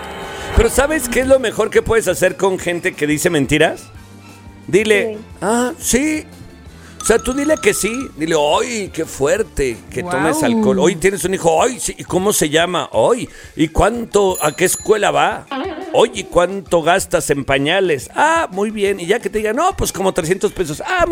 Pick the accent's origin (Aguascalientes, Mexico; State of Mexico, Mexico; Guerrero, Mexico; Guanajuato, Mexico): Guanajuato, Mexico; León; toda la banda de León, Guanajuato, de los 40 León, mi tierra.